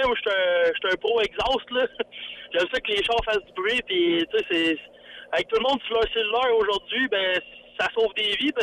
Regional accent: Victoriaville, Quebec, Canada; Tu sais, moi, je viens de Victo, là

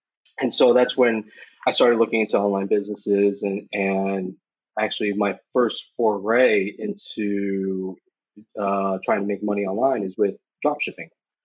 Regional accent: East Coast, United States; now in Taiwan; I grew up in the States on the East Coast and originally from Taiwan, and that's actually where I am now.

